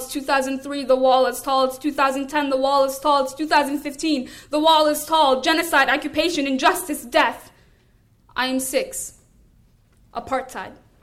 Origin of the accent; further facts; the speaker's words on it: United States; born there; I would like to clarify that I was born in America, but I have a Palestinian citizenship.